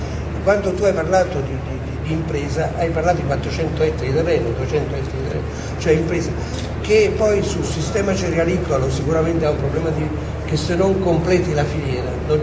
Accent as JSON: {"language": "Italian", "region": "Basilicata", "country": "Italy", "said": "io sono della Basilicata"}